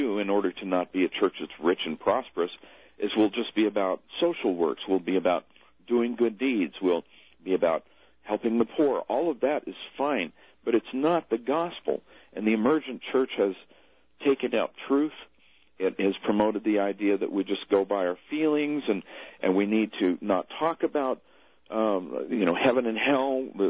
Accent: Texas, United States; It's no secret, and I'm from Texas, and in East Texas, it's just a fact that if you ever want to promote yourself in law enforcement

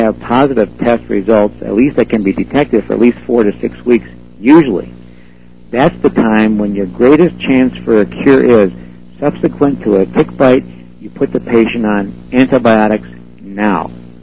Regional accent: Michigan, United States; now in Reno, United States; I'm originally from Michigan. I'm living in Reno, Nevada now

